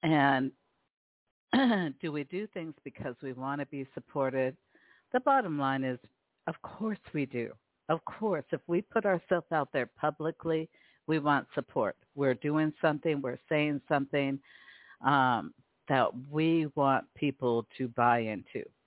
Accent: Seattle, Washington, United States; now in Las Vegas, United States; I'm from Seattle, Washington, and I was missing my babies, my family, my loved ones. Life in Vegas has been challenging for me.

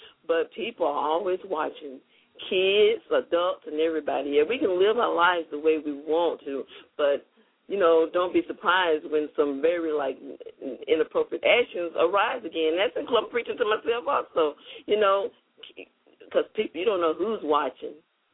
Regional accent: Jackson, Mississippi, United States; but we grew up together in Jackson Public Schools here in Mississippi

